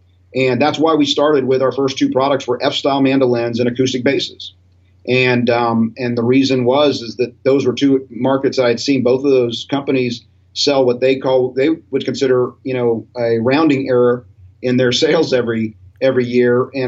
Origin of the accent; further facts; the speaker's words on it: Tampa, Florida, United States; also born or lived in Nashville, United States; Yeah, originally born and raised in Tampa. So lived here in the Tampa Bay area for most of my life. I lived in Nashville for 3 years, and that was about it. So, you know, definitely a Floridian.